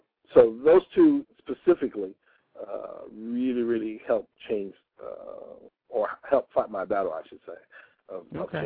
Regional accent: Chicago, Illinois, United States; now in Los Angeles, United States; And here I was in L.A. I wasn't in Chicago. I wasn't in front of my hometown people.

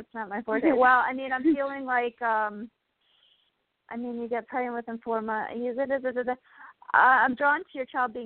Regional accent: Massachusetts, United States; I'm from Massachusetts originally.

